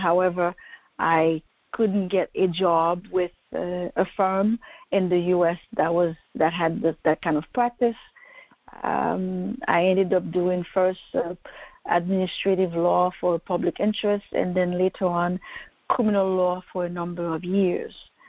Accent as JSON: {"language": "English", "country": "Haiti", "moved": "yes", "lives_now": "Paris, France", "said": "And also my home country, Haiti, just sent me a formal invitation for a biannual colloquium"}